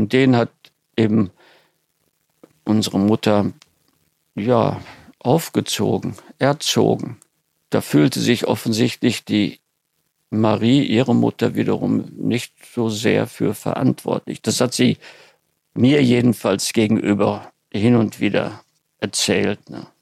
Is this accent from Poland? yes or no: yes; Lower Silesian Voivodeship, Poland; moved away; 1951 sind wir aus Polen ausgesiedelt.